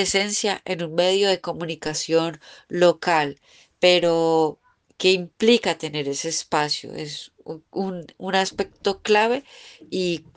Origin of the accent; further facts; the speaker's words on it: Cali, Valle del Cauca, Colombia; accent: caleño; en especial pues la mía, que es la caleña, ¿no? Porque pues yo vengo de Cali